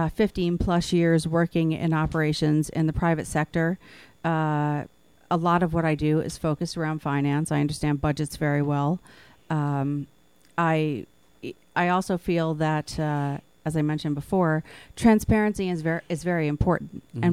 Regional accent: Hudson, United States; Well, I was born and raised in Hudson. I left for 20 years nearly and came back in 2008.

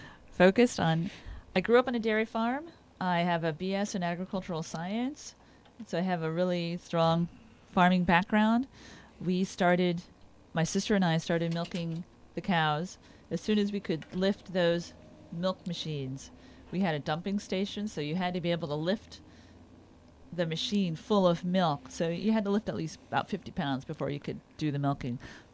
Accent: New Jersey, United States; now in Duanesburg, United States; So I've been in New York since 1989. I grew up in New Jersey.

